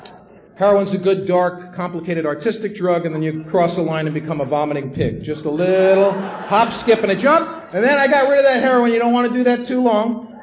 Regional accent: New York City, New York, United States; And I grew up in this family, and I had a tough time growing up in the Bronx.

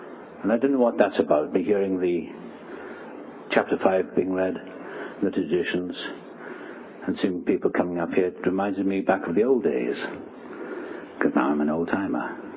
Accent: Wales, United Kingdom; born there; I was born in South Wales.

